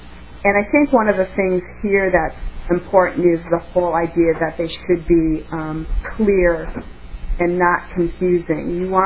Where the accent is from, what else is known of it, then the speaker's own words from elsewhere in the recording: Grand Rapids, Minnesota, United States; So I grew up in Minnesota. I'm from Minnesota, Grand Rapids originally.